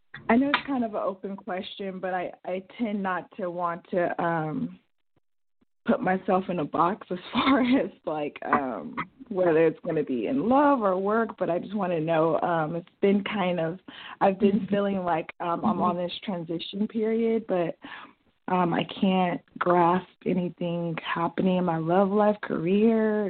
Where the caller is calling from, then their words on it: San Diego, California, United States; I'm calling from California, San Diego.